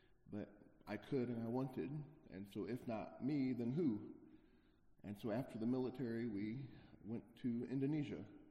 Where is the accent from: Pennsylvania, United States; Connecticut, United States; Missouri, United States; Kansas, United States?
Missouri, United States; I grew up in Missouri. I suppose I'd be what you would call a hillbilly.